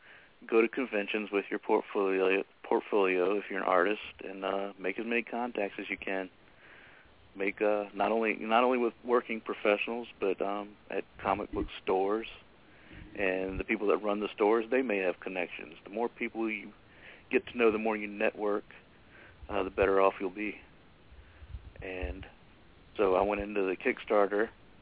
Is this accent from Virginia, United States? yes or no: yes; Virginia, United States; now in New Jersey, United States; I'm from Virginia.